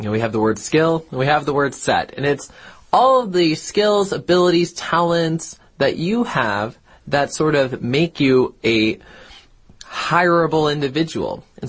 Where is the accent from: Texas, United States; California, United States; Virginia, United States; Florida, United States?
Virginia, United States; Well, I'm from Virginia.